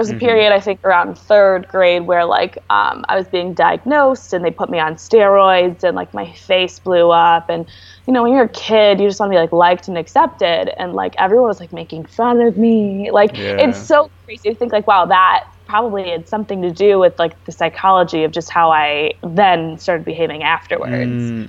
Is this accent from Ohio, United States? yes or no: no; Michigan, United States; I grew up in the Midwest. A little bit about where I'm from, it's like a wealthier suburb of Detroit.